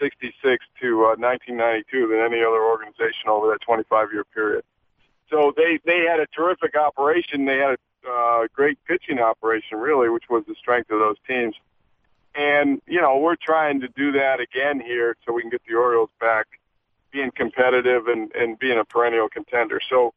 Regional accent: Canada; Well, the I'm a Canadian, eh?

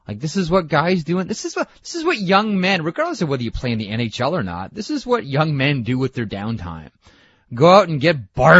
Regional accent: Canada; Okay, I grew up in Canada, and I've lived here my entire life.

